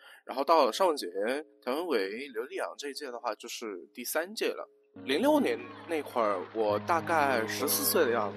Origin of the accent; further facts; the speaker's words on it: Hunan, China; 因为我是湖南人嘛，本来就看湖南台的节目很早